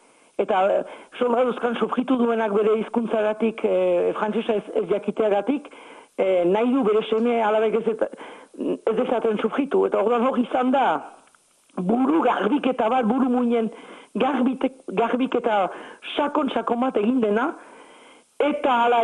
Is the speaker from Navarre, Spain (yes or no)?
yes; Navarre, Spain; Nafarra naiz baina Euskal Herrikoa.